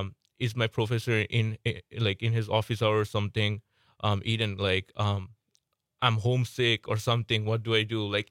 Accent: Bangladesh; now in United States; I was raised in Bangladesh.

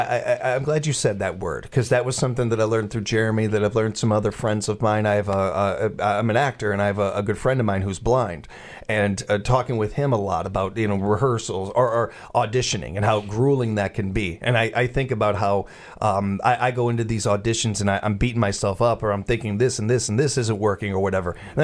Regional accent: Chicago, Illinois, United States; Where I grew up in Chicago was a melting pot. I grew up around every race under the sun and all this.

